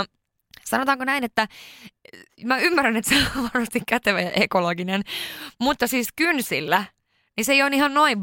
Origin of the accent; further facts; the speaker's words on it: Sweden; born there; okei, mä oon syntynyt Ruotsissa